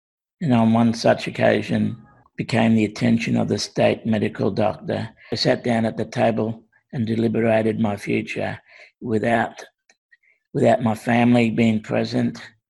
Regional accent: Cherbourg, Queensland, Australia; born there; I was born in Cherbourg in 1960.

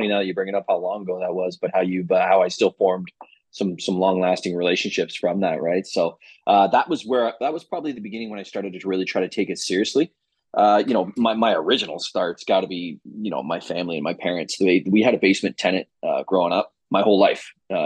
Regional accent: Ajax, Ontario, Canada; I grew up in South Ajax and there's a lot of them built in that era down there, semis, detached.

